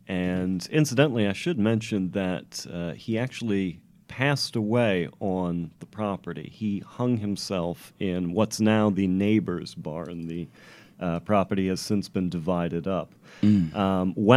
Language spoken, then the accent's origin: English; Queens, New York, United States; I'm from Queens, New York.